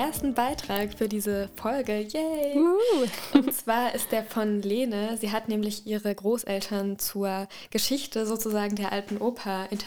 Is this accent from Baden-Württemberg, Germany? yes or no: no; Offenbach am Main, Hesse, Germany; Ich komme nämlich aus Offenbach, das habe ich gar nicht gesagt.